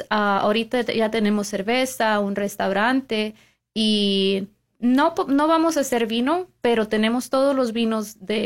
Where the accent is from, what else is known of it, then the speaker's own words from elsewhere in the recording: Cananea, Sonora, Mexico; now in United States; vengo de Sonora, de Cananea, tierra de cobre.